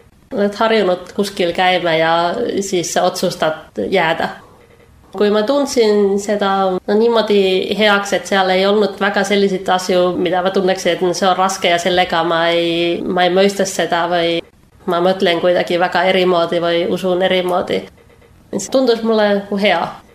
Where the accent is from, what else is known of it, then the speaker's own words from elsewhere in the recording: Kouvola, Kymenlaakso, Finland; Ma olin väga aktiivselt käinud oma koguduse noortetöös Kouvolas, kus ma olen pärit.